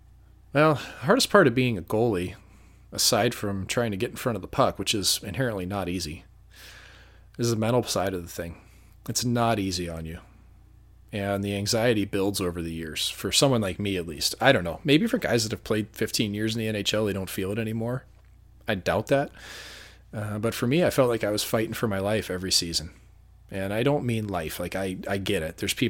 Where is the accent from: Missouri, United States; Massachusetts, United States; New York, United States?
Missouri, United States; St. Louis; I had some friends there that night from my hometown of St. Louis.